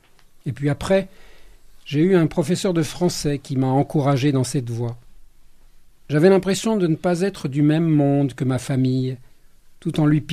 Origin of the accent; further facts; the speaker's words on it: Hauts-de-France, France; Je suis natif du Nord, et dans le Nord, les gens sont très bavards